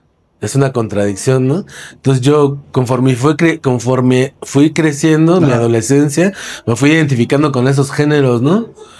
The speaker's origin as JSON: {"language": "Spanish", "town": "Cuautitlán Izcalli", "region": "State of Mexico", "country": "Mexico", "tie": "born or raised there", "said": "Tuvieron que buscar otro lado donde vivir y les ofrecieron casa en Cotitlán Izcalli, que era un municipio pues nuevo."}